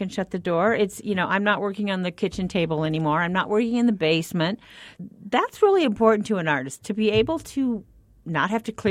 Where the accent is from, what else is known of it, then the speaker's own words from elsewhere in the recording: Iowa, United States; Myself, I came here from Iowa, so I went from painting red barns and snow scenes to like, whoa, I got to do Southwest stuff.